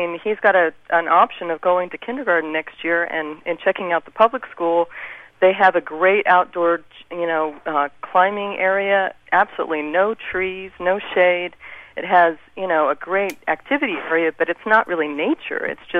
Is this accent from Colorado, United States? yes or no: yes; Colorado, United States; Well, what I see is that I grew up in Colorado, and I did have that kind of childhood where you could, you know, run through the backyard and have it never end and be on a farm with animals